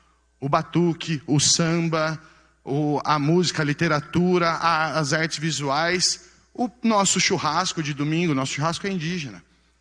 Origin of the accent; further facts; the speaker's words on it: Sumaré, São Paulo, Brazil; eu não sou de Santa Bárbara, sou de Sumaré